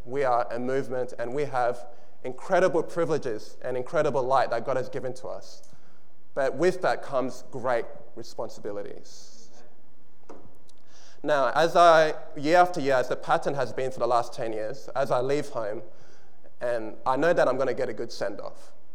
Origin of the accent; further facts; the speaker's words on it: Nigeria; Nigerian food and I hear the Nigerian gospel music played in the background, it's then I realize, yes, I am Nigerian after all.